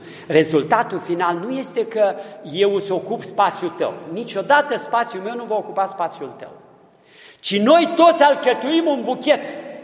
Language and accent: Romanian; Romania; Într-un fel ajung eu la sfințenia ca român, altfel ajunge să zicem neamțul.